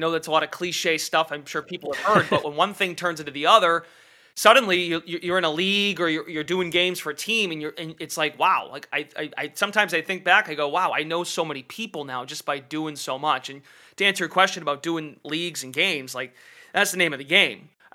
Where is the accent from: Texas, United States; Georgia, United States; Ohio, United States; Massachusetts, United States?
Massachusetts, United States; Lowell; I'm from Lowell, Mass originally.